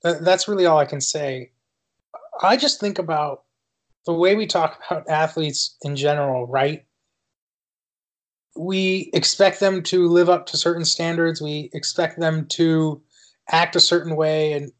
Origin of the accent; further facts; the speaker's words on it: Florida, United States; I grew up in South Florida, my adopted home, loved South Florida.